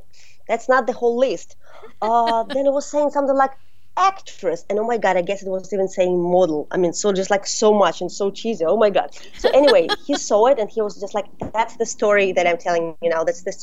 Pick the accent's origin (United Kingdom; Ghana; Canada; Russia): Russia; now in Brooklyn, United States; Well, yes, I'm originally from Russia, but now I'm from Brooklyn, come on.